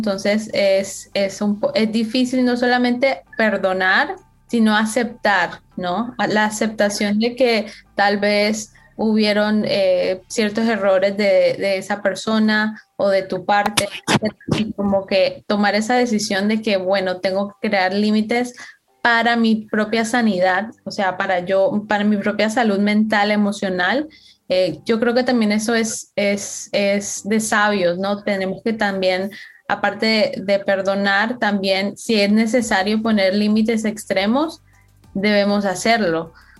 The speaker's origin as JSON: {"language": "Spanish", "country": "Colombia", "said": "yo soy de Colombia"}